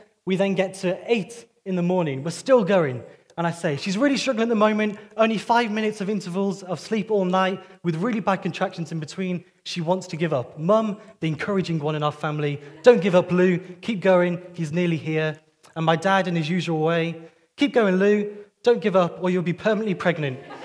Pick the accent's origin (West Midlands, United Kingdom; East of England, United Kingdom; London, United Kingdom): West Midlands, United Kingdom; Warwick; We come from Warwick, and we have some people from Warwick who have come to join us.